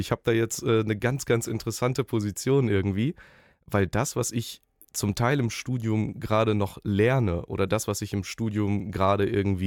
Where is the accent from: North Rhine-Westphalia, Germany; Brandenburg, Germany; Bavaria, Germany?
North Rhine-Westphalia, Germany; Unna; born there; Ich persönlich zum Beispiel komme aus der Nordstadt, beziehungsweise gebürtig bin ich aus Unna. Ich wohne jetzt in der Nordstadt